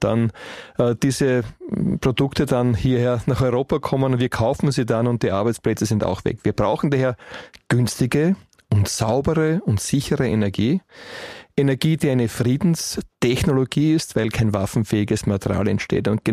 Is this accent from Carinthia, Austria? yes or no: no; Styria, Austria; born there; ich bin in der Steiermark ja geboren